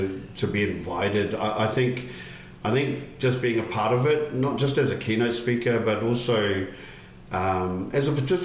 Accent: New Zealand; I grew up in New Zealand.

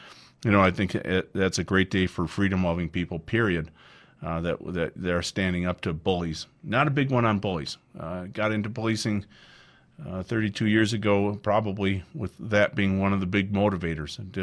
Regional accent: United States; So overall, I was very pleased as an American

